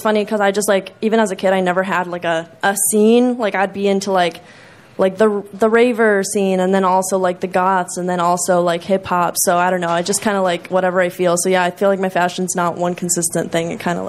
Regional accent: Chicago, Illinois, United States; I'm from Chicago.

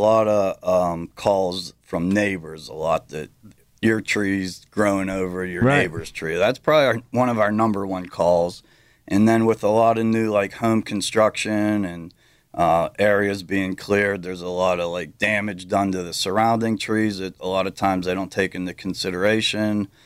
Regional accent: Pittsburgh, Pennsylvania, United States; Okay, so yeah, I'm Pittsburgh born and raised. I've always had a Pittsburgh address. Majority of my life, I grew up in Greenfield City neighborhood.

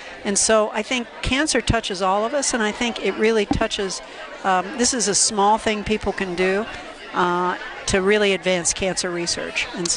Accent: Ohio, United States; also born or lived in Denver, United States / Pittsburgh, United States; I grew up in Ohio. I was a big Browns fan. I suffered for that mightily. I moved to Denver.

